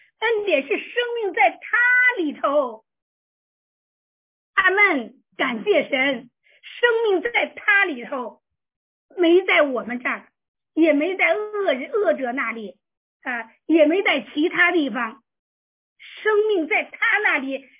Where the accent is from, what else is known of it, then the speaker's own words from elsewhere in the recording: China; 我们都是中国人哈